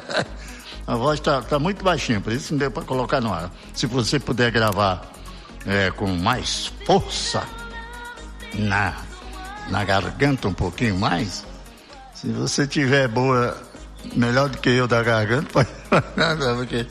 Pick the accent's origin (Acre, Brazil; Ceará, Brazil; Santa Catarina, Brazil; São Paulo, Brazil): Acre, Brazil; Brasileia; lá de Brasileia, minha terra querida, minha terra natal.